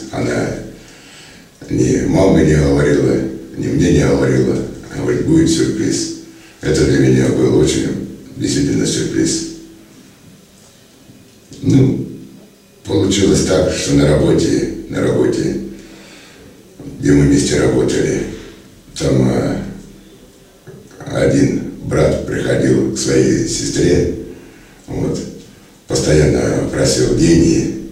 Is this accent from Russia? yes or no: yes; Belgorod, Belgorod Oblast, Russia; я сам из Белгорода.